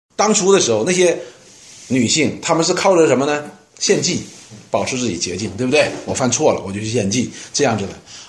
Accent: China; 我们今天的中国人呢，我们中国人、印度人、我们亚洲人呢，很重视孩子。

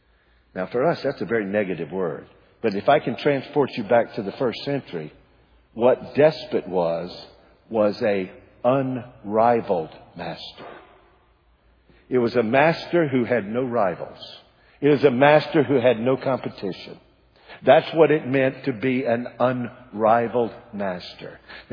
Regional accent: United States; I mean, look, in God's sovereignty, I am an American.

